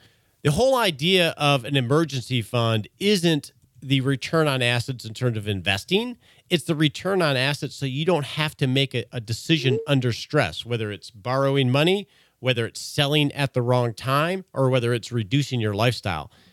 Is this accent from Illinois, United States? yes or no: no; Texas, United States; We're both from Texas, man.